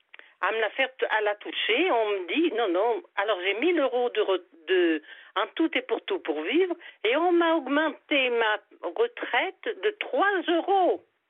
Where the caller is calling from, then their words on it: Auvergne-Rhône-Alpes, France; Je viens du fin fond de l'Auvergne, bien bas.